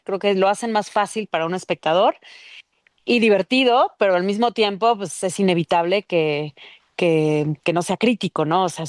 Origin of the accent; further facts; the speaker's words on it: Mexico; es importante nos sigamos cuestionando como mexicanos